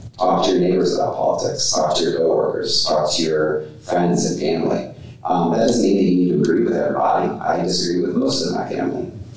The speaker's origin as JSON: {"language": "English", "region": "Alabama", "country": "United States", "tie": "born or raised there", "said": "I think another similar thing that you had down in my home state of Alabama recently"}